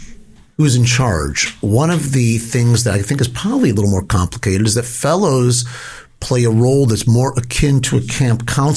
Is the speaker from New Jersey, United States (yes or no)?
no; Chicago, Illinois, United States; As an out-of-towner as well, growing up in Chicago